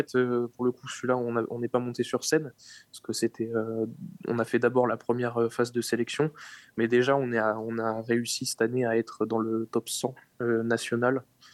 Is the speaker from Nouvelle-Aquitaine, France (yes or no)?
yes; Périgueux, Nouvelle-Aquitaine, France; moi je suis né déjà à Périgueux. Donc j'ai grandi, j'ai passé une belle partie de mon enfance à Périgueux. Voilà, jusqu'au lycée